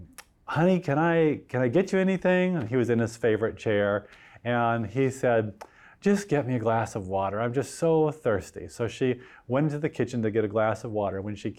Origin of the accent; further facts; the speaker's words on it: Hawaii, United States; When I was a little boy, you know, I grew up in Hawaii, but for about 8 summers of my life, we had the privilege of spending summers with Grandpa way up in northern Saskatchewan.